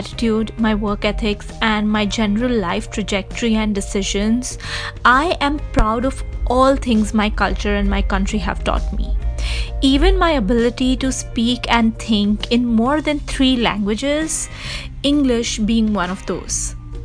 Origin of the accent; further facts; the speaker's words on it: India; they would know that I am an Indian, they would know that I am not born in America